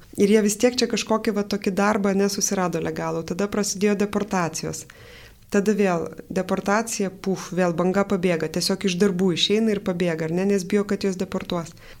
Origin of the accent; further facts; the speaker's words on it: Kaunas, Kaunas County, Lithuania; kadangi Kaunas, aš iš Kauno